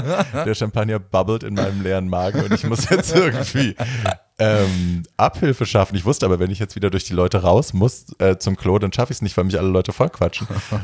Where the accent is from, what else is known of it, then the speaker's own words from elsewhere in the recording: Hesse, Germany; Ja, ich komme ja aus Hessen, aus der Ecke